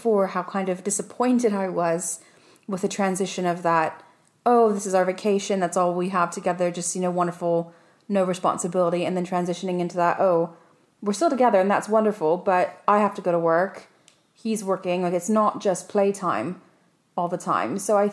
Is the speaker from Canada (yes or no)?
no; England, United Kingdom; So I'm sure that projects, I'm being English, projects.